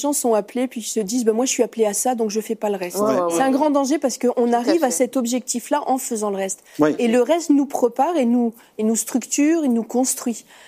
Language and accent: French; Centre-Val de Loire, France; C'est vrai que dans le Berry, on n'a que des couteaux simples.